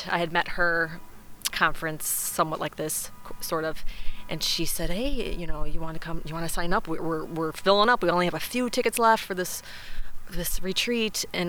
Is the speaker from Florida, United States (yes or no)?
no; Cleveland, Ohio, United States; now in Michigan, United States; I'm originally from Cleveland. I moved to Michigan a couple years ago, so I'm in the Archdiocese of Detroit